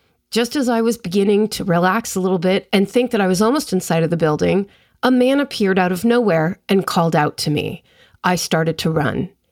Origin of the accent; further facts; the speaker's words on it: England, United Kingdom; I grew up just outside London